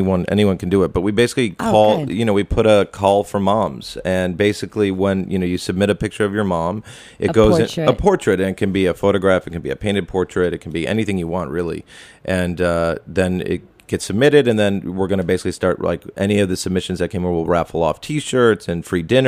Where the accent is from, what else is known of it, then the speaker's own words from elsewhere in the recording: Chicago, Illinois, United States; I'm from the Midwest. I'm from Chicago.